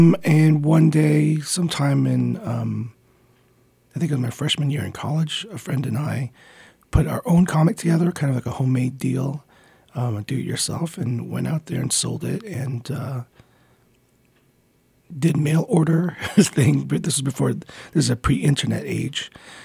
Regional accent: Montreal, Quebec, Canada; also born or lived in Philippines; now in Toronto, Canada; Yeah. I was born in the Philippines. My family immigrated to Montreal when I was four. I grew up there, went to school there.

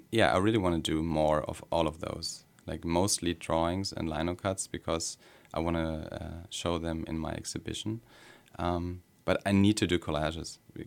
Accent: Münster, North Rhine-Westphalia, Germany; moved away as an adult; now in Berlin, Germany; I was born in Münster in Germany. That's in the western part of Germany, where I lived for the first 25 years. And then I moved to Berlin 4 years ago, where I work as an illustrator.

